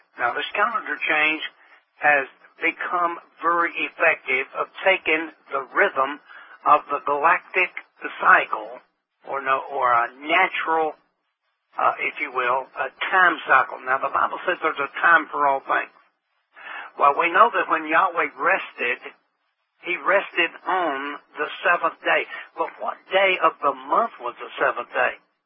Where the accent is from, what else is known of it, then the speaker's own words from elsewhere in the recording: Tennessee, United States; born there; back in 1937 when I was born, there was probably a Gregorian calendar hanging in the little storefront building that I was born in here in Tennessee.